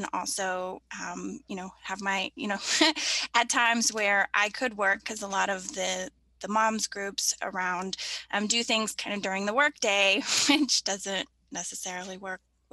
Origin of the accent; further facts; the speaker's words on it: Georgia, United States; So I grew up in Georgia and moved here after I got married with my husband.